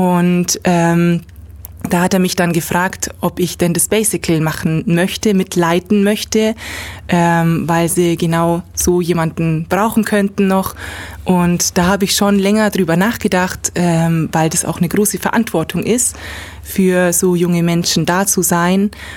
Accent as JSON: {"language": "German", "town": "Kempten", "region": "Bavaria", "country": "Germany", "said": "ich komme aus dem Allgäu, aus Kempten."}